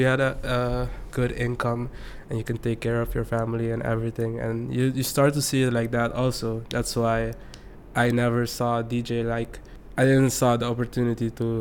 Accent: Aruba; moved away as an adult; now in Netherlands; When I went to school, I was the only one from Aruba, or only like Beterlander there.

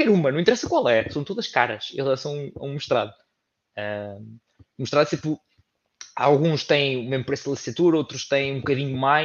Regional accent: Portugal; Tu queres ir para fora, quero andar. Sou de Portugal.

